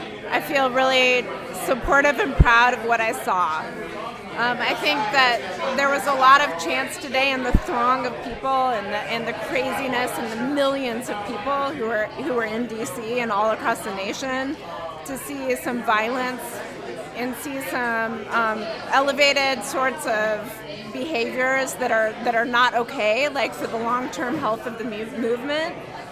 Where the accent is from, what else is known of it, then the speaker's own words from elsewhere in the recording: Bellevue, Colorado, United States; I'm from Bellevue, Colorado. I came to march in D.C. because of my son, Oliver.